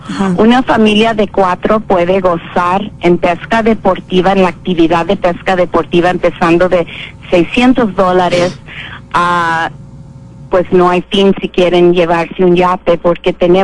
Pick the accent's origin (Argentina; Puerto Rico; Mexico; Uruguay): Mexico; Navojoa, Sonora; also born or lived in United States; now in Los Cabos, Mexico; Yo llegué aquí en Los Cabos, soy originaria de Navojoa, Sonora, México, y estudié toda mi juventud en los Estados Unidos. Llegué aquí en 1976, cuando había mi población en Cabo San Lucas.